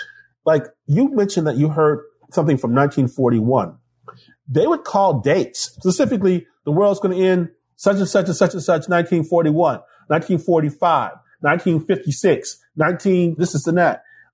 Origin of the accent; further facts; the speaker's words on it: Marlette, Michigan, United States; also born or lived in Detroit; But I was born in Detroit. I lived there until I was five until we moved to the thumb of Michigan.